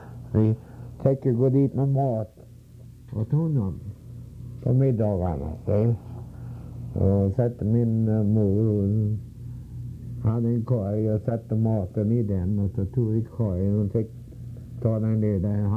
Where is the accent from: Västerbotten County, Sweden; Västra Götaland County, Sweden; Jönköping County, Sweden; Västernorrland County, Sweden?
Västra Götaland County, Sweden; Uddevalla; Jag växte upp i Uddevalla, ja visst.